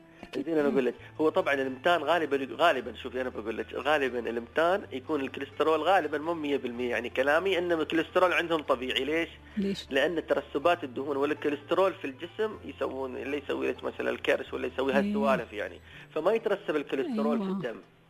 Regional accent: United Arab Emirates; إحنا من أهل الإمارات

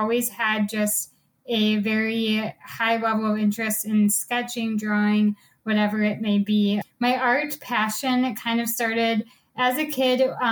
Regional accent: Wisconsin, United States; I'm based in Wisconsin. I was born and raised in Wisconsin, currently living in the Milwaukee suburbs area.

